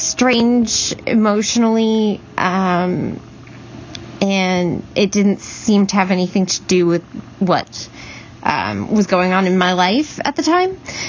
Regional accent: Midwest, United States; now in Twin Cities, United States

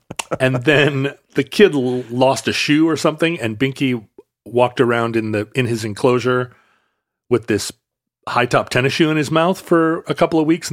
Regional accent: Alaska, United States; I saw that growing up in Alaska a lot.

